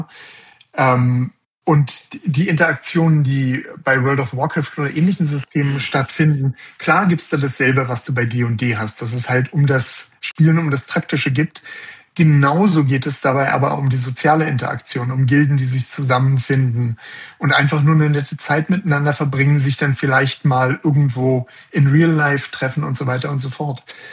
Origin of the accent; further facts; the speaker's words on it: Berlin, Germany; bei uns in Berlin war es so, dass sich unser Freundeskreis so über ganz Deutschland verteilt hat. Irgendwie von meinen Freunden aus der Schule sind ganz, ganz viele weggezogen.